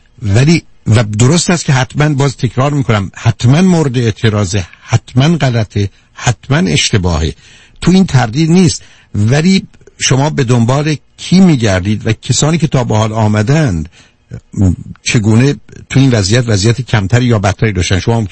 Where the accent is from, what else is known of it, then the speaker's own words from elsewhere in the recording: Iran; برای من به عنوان یه ایرانی